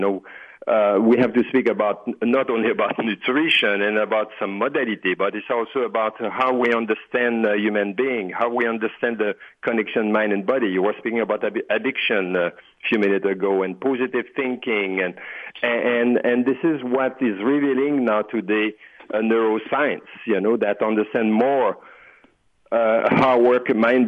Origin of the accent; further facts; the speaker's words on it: Canada; I come from Canada, so I know also how this works.